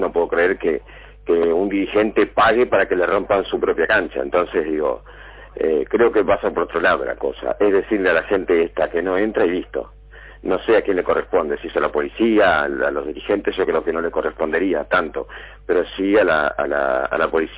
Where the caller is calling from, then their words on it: Rivera, Uruguay; Estoy en el departamento de Rivera.